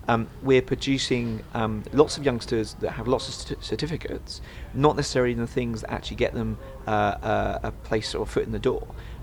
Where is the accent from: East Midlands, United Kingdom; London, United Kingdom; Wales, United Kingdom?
London, United Kingdom; I'm from South London, but my father's parents came from the East End originally